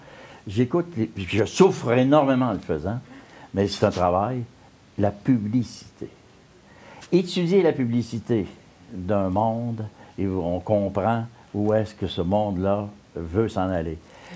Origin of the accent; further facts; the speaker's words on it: Chibougamau, Quebec, Canada; puis se faire enterrer là, puis venir au monde là, puis arrêter de se faire niaiser parce qu'on est de Chibougamau